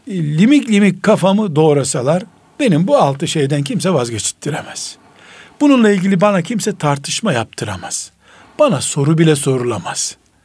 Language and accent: Turkish; Black Sea Region, Turkey; Bizim Karadeniz deyiminde pek yok.